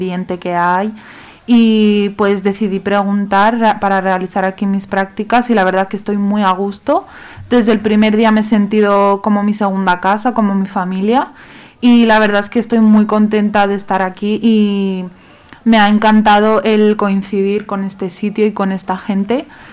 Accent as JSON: {"language": "Spanish", "country": "Spain", "tie": "born there", "said": "Yo he nacido aquí en España."}